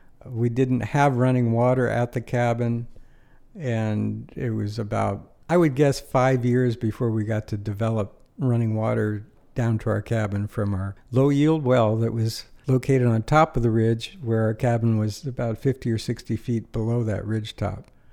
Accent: Los Angeles, California, United States; Well, as I grew up in Los Angeles in the 50s, I didn't really think about moving to a rural piece of property.

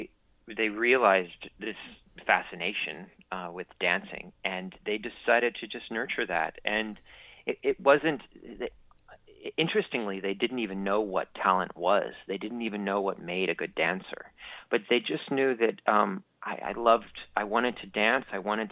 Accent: Phoenix, Arizona, United States; also born or lived in Rapid City, South Dakota; I was born in South Dakota in Rapid City, and then moved to Phoenix, Arizona, where I started really training hard and spent most of my childhood, my adolescence.

